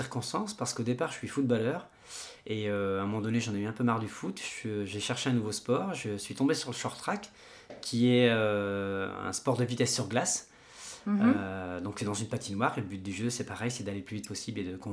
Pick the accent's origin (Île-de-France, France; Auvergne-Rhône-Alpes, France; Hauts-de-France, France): Hauts-de-France, France; also born or lived in Reims; Je viens de la Somme.